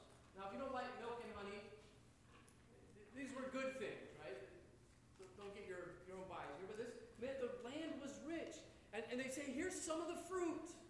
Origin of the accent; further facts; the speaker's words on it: Florida, United States; And I grew up in Florida, so I might be a little biased, right?